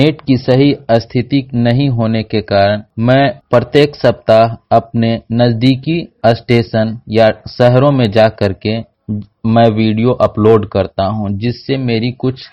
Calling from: Karkayan, Bihar, India; मेरे गांव का नाम है करकायन, मेरे डिस्ट्रिक्ट का नाम है पटना और मैं बिहार से बोल रहा हूं।

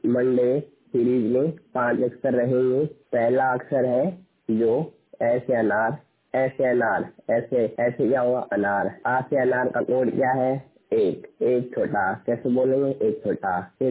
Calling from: Jaipur, Rajasthan, India; मैं पूर्ण का दृष्टि बाधित हूँ। मेरा जिला है जयपुर, जयपुर राजस्थान से बोल रहा हूँ।

